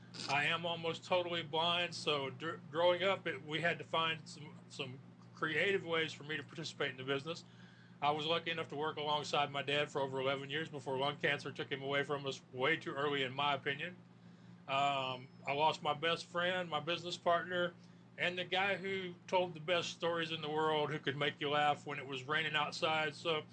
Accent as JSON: {"language": "English", "town": "Spring", "region": "Texas", "country": "United States", "tie": "born or raised there", "said": "I'm from Spring, which is just a little bit further up the road. But yes, I'm born and raised in Texas."}